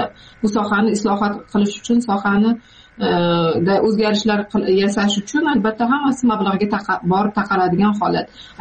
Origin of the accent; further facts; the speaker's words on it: Jizzakh Region, Uzbekistan; born or raised there